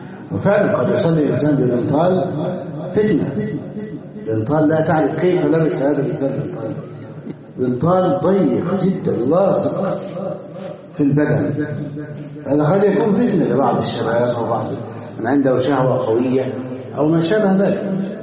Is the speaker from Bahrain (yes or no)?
no; Egypt; عندنا في مصر